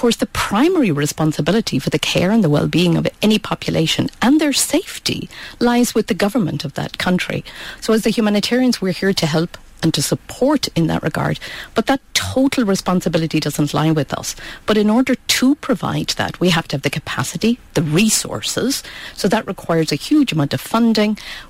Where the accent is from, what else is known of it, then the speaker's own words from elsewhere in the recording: Ireland; I come from Ireland.